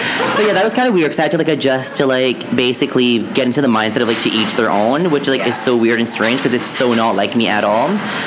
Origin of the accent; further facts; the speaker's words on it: Cap-Pelé, New Brunswick, Canada; I'm from Capilet, New Brunswick. So it's a small town of 2,600 people. It's basically a French-speaking town, but everybody there is basically bilingual. It's very small. I say that it's my New Brunswick ghetto.